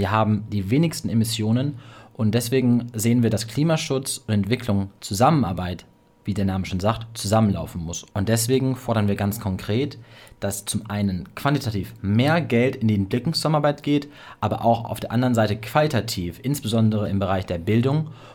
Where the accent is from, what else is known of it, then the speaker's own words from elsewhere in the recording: North Rhine-Westphalia, Germany; now in Göttingen, Germany; auch in meiner Heimatregion des Ruhrgebiets